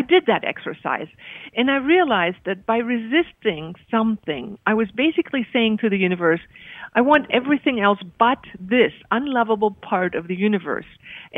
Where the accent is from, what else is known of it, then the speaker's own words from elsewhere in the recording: Germany; English is a second language; also born or lived in Himalayas; I'm German, so I came from Germany, grew up there. I was born in the Himalayas for 3 years. I spoke Persian, but my parents were German. After my father died, we went to Germany.